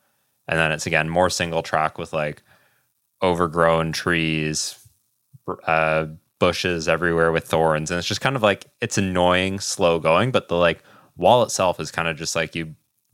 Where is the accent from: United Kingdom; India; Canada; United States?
Canada; I'm totally not biased at all being Canadian.